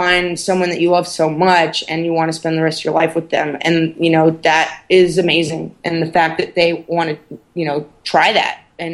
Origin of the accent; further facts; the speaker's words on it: Canada; And I'm European and I'm Canadian.